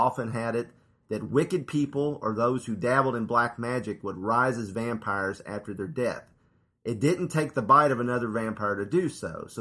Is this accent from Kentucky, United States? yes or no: yes; Kentucky, United States; I grew up in Kentucky. I'm from Kentucky.